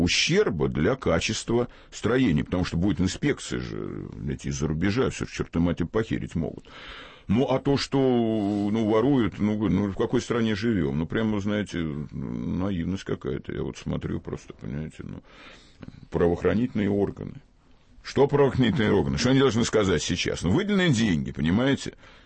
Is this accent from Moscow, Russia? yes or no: no; Saint Petersburg, Russia; Это очень мой родной город. Никто не знает, что я питерский, я там родился.